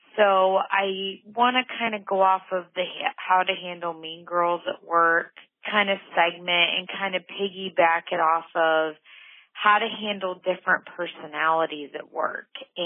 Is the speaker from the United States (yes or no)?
yes; Illinois, United States; I am from Illinois